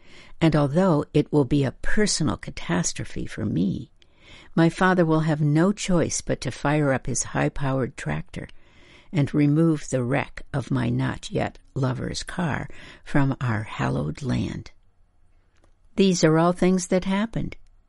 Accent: North Dakota, United States; a place that sounded wildly exotic to me as a kid growing up in North Dakota.

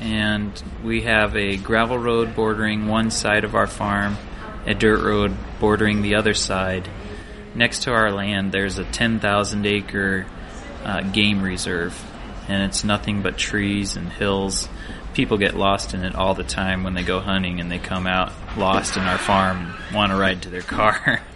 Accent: Beaconsfield, Iowa, United States; I grew up in Beaconsfield, Iowa. Actually, that town was the smallest town in Iowa in the 2000 census, 8 people.

